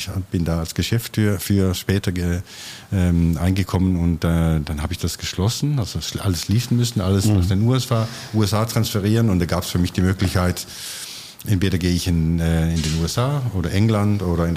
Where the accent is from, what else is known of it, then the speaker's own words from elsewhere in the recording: West Jutland, Denmark; Die dänische Westküste, raue Westküste in einem Fischerdorf.